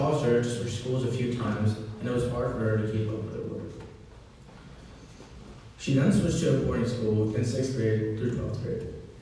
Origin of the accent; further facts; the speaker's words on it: Maryland, United States; While growing up in Maryland, I was treated poorly because of how people would see me as a Muslim.